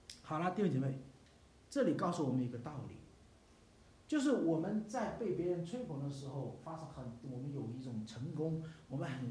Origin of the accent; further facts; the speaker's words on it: China; 我们中国人有俗语说苦了自己幸福千万家